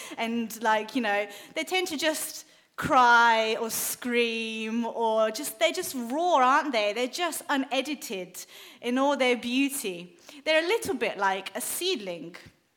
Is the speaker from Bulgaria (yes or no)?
yes; Bulgaria; when I was a child growing up in Bulgaria